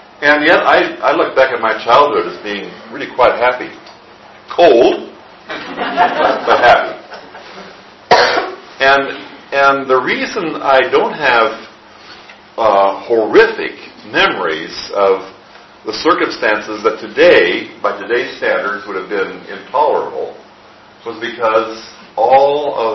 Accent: South Dakota, United States; Many of you know that I grew up in the Midwest. And when I look at old pictures of and I think I showed some of them a couple weeks ago, of where I grew up in South Dakota, where it's still snowing out there and blowing.

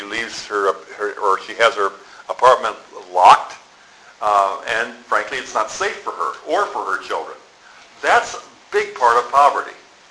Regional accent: South Dakota, United States; I've shared this several times in terms of where I grew up in South Dakota, where everybody was, by today's standards, in that situation.

